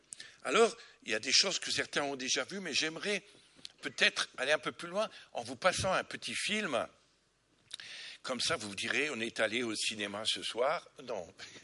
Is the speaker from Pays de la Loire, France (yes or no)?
no; Amiens, Hauts-de-France, France; born there; Mon origine, en fait, je suis né à Amiens dans le Nord, mais mon origine est bretonne. Du côté de ma mère, ma grand-mère maternelle s'appelait Trécherel. Donc c'est bien de ce coin-là.